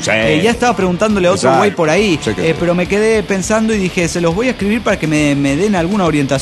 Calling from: Monterrey, Nuevo León, Mexico; de Monterrey, Nuevo León, México.

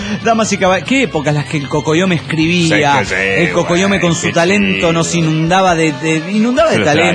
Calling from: Everett, Washington, United States; de Everett, Washington.

